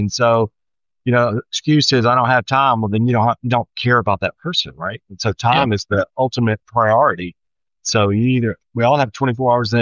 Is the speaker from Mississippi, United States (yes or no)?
yes; Mississippi, United States; I grew up in Mississippi, obviously the Ole Miss here. I went to school there. I chopped cotton as a kid.